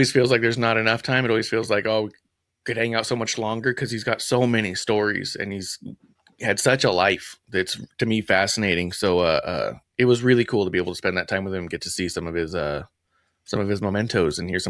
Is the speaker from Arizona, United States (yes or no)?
yes; Tucson, Arizona, United States; We used to hit up the Diamondbacks game sometimes growing up in Tucson.